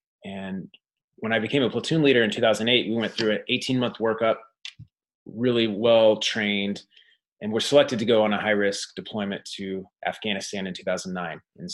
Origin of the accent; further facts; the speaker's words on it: Kansas, United States; Well, I guess I was going to say, I'm from Kansas, but you've already covered that.